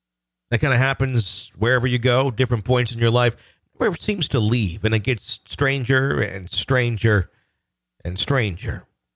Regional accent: Southend-on-Sea, East of England, United Kingdom; I grew up in the South End, on sea in England, on average town an hour east of London.

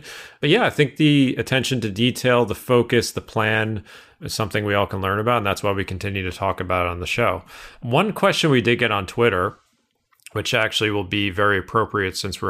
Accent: Northeast, United States; I'm from the Northeast.

